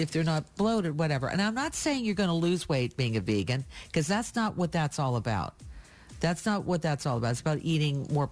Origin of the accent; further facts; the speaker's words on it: Canada; So, you know, I'm Canadian, but not that Canadian.